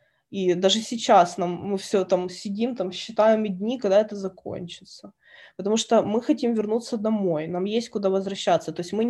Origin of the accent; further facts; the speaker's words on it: Kyiv, Ukraine; я говорю на русском языке, потому что я коренная киевлянка, моя семья русскоязычная, и мы между собой также общаемся. Мы можем и на украинском общаться